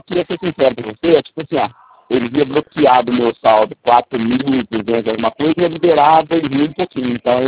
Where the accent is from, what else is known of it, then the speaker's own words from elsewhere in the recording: Casa Branca, São Paulo, Brazil; Sim, mas então, eu sou de Casa Branca